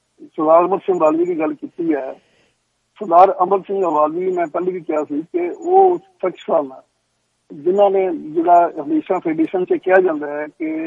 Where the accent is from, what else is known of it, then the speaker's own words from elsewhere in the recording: Punjab, India; born there; ਕਿਉਂਕਿ ਮੈਂ ਉਦੋਂ ਬਹੁਤ ਛੋਟਾ ਸੀ ਜਿਸ ਵੇਲੇ ਇਹ ਮੇਰਾ ਜਨਮ ਪੰਜਾਬ ਹੈ